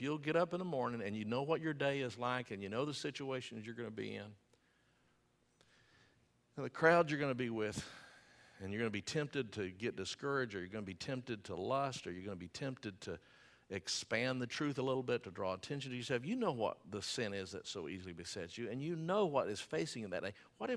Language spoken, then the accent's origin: English; Pleasant Grove, United States; When I was growing up, I grew up in Bethany Baptist Church in Pleasant Grove. Some of you know that. You're Groveites as well.